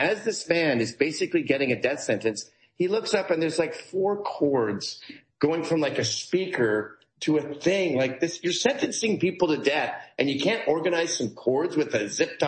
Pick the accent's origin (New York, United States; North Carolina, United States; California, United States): New York, United States; And I'm a New Yorker.